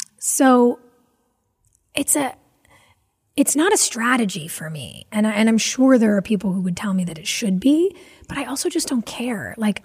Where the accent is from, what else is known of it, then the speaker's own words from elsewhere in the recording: California, United States; I grew up in California. I love nature.